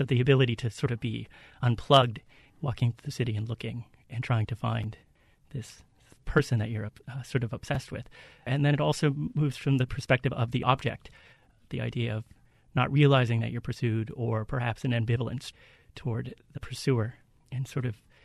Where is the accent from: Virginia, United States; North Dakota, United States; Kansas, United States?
North Dakota, United States; also born or lived in Minnesota; now in New Orleans, United States; I'm originally from North Dakota, from a ranch in the plains. And then I lived in Minnesota.